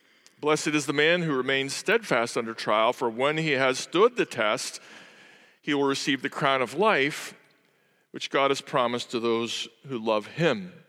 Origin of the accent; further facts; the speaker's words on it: St. Louis, Missouri, United States; I come from St. Louis, which is a city that doesn't know whether it's from the north or the south or the east or the west, just kind of hangs in the middle of the country looking for its identity.